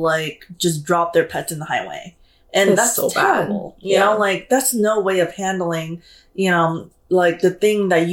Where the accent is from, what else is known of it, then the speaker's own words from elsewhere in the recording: California, United States; Like, I grew up in the Bay most of my life, the Bay Area most of my life, and... like in Chinatown, they always have these like festivals.